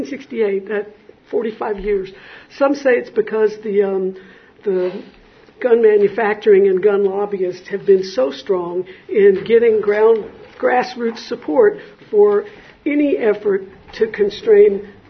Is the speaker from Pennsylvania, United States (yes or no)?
no; Texas, United States; Most of y'all might know or not that I'm from Texas. So y'all might imagine I'm no stranger to guns